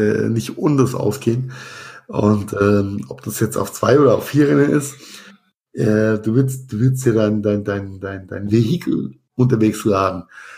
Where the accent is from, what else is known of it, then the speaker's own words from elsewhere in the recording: Rhineland-Palatinate, Germany; wie es bei uns in Rheinhessen heißt, einfach einen Spundkäse